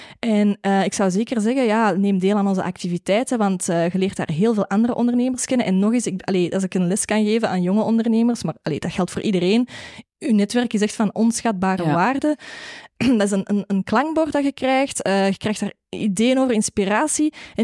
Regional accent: Belgium; ik ben van België.

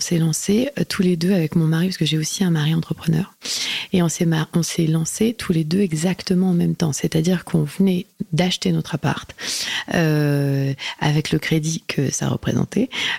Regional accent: Lyon, Auvergne-Rhône-Alpes, France; parce que je suis lyonnaise.

